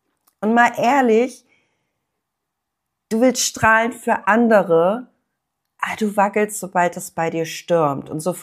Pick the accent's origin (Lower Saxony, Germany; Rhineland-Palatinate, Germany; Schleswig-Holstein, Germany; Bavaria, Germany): Schleswig-Holstein, Germany; Kiel; erinnert mich natürlich auch an meine Eltern, an meine Wurzeln und ja, dieser Leuchtturm Holtenau gibt mir das Gefühl, hier gehöre ich hin.